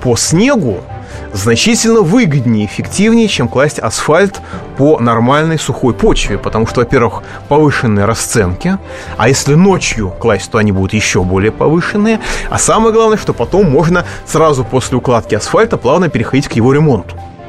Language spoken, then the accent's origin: Russian; Moscow, Russia; как москвич